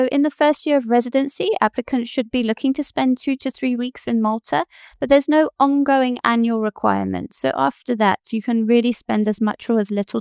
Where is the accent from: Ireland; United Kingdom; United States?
United Kingdom; accent: British; now in South Africa; I'm a British national. You can hear that from my accent, but I live and work in South Africa. I've got permanent residency here